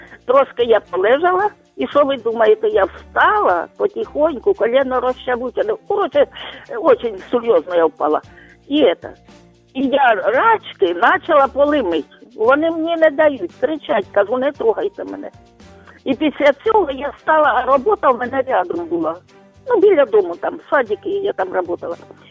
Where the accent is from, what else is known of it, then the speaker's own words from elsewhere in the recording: Dnipro, Dnipropetrovsk Oblast, Ukraine; Я з Дніпропетровська.